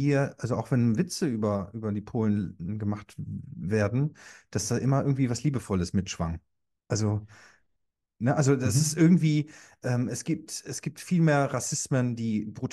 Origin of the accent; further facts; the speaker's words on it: Germany; born there; Ich wusste nicht, dass ich die polnische Staatsangehörigkeit überhaupt besitze. Und ich bin als Pole in Deutschland geboren worden.